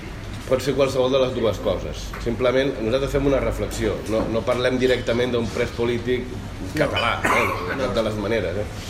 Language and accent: Catalan; Sineu, Balearic Islands, Spain; jo soc de Sineu, allà de Mallorca